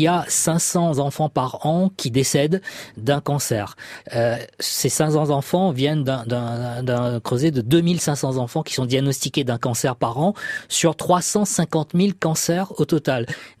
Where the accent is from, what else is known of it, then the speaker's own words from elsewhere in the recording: Réunion, France; Je suis de La Réunion, donc c'est effectivement loin.